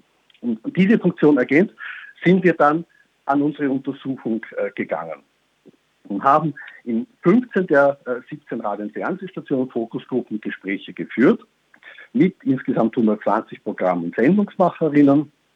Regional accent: Austria; wie es bei uns in Österreich heißen

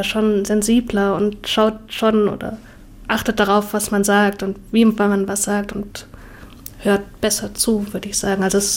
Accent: Sigmaringen, Baden-Württemberg, Germany; Ich bin in Sigmaringen aufgewachsen, das ist so eine kleine idyllische Stadt in Baden-Württemberg

